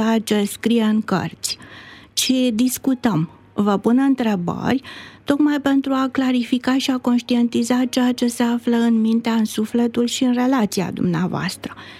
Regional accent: Romania; circulă foarte mult la noi, mai ales printre noi românii

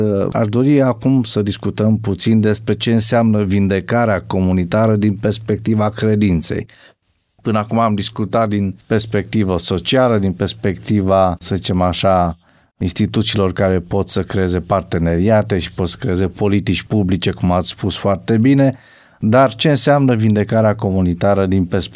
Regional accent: Romania; trăind într-o țară creștină, așa cum ne place nouă ca români să spunem

